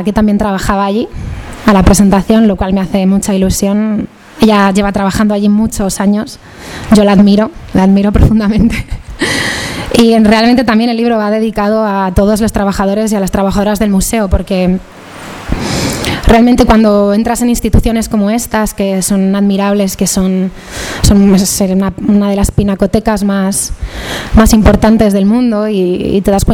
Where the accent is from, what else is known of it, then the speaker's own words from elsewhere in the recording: Spain; somos jóvenes españoles con mucha formación, con idiomas, con muchas capacidades